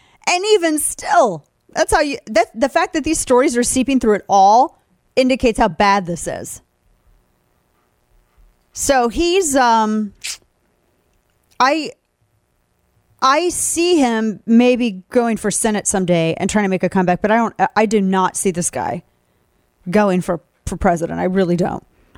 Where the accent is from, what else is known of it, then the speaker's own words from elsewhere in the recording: Missouri, United States; These are two senators from my home state of Missouri.